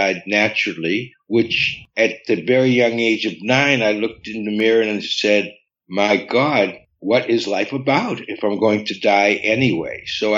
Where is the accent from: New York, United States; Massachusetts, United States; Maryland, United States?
Massachusetts, United States; Boston; born there; Well, I was I was born in Boston, Massachusetts, in America, and I had a wonderful childhood that was disturbed by death.